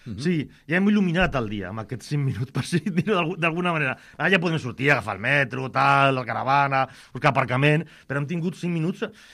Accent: Barcelona, Catalonia, Spain; Som de Barcelona. Mai hem entrat en aquest museu.

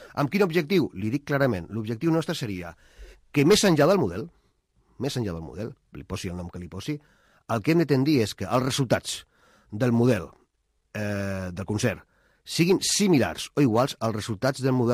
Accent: Catalonia, Spain; quan hem avançat en temes que ens interessaven com a catalans i catalanes

